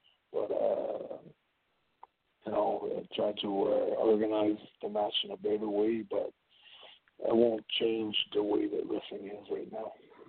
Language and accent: English; Montreal, Quebec, Canada; I'm from Montreal, I'm Canadian